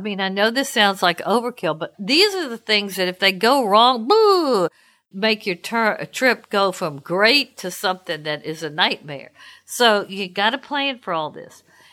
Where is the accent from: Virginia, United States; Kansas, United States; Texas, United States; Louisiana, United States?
Louisiana, United States; I must confess, I'm from Louisiana. We like to dress